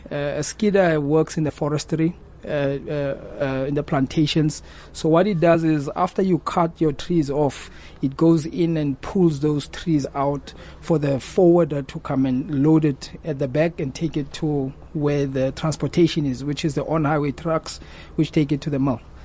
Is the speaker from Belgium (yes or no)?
no; Mahikeng, North West, South Africa; Yes, I spend a lot of time in Bloemfontein, Wolmaranstad, and I'm actually from Mafeking.